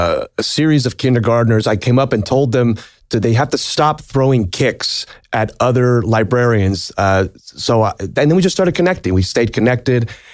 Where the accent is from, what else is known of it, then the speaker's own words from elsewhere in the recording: Rancho Cucamonga, California, United States; also born or lived in Burbank; now in Sherman Oaks, United States; Born and raised in California. I was born in Burbank. I lived in Rancho Cucamonga all my life.